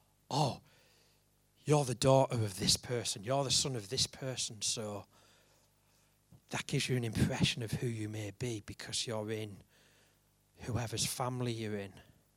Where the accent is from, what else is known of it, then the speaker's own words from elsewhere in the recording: Grangetown, North East England, United Kingdom; I grew up near Middlesbrough in a place called Grangetown, a place with not such a great reputation. And I was a kid in this place. I went to school just outside of Grangetown.